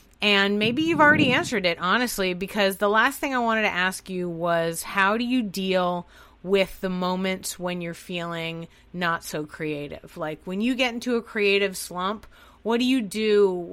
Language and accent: English; Boston, Massachusetts, United States; I grew up in Boston, though, so a lot of Boston is about romanticizing New York.